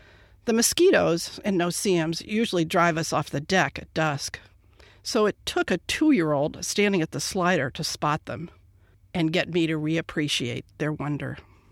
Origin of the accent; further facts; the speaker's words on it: Ohio, United States; Growing up in Ohio, we called these tiny beetles lightning bugs and captured them in mayonnaise jars